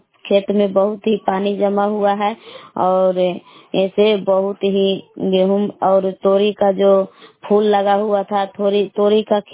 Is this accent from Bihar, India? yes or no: yes; Bilav, Bihar, India; ग्राम बिलाव जिला कैमूर बबुआ के निवासी हूँ।